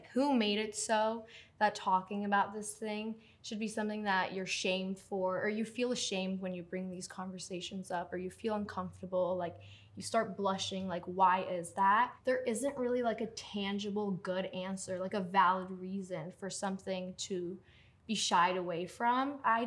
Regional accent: Turkey; moved away; I'm Turkish, like, I was born in Turkey. I lived in Turkey for almost half my life.

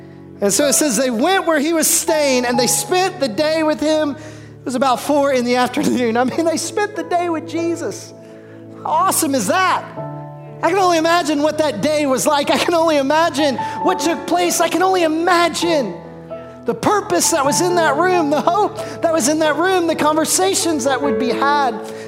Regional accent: the South, United States; I am from the South. Go Razorbacks.

